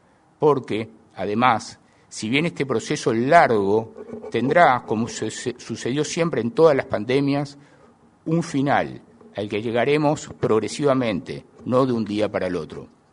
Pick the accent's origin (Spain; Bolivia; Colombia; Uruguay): Uruguay; siendo uruguayos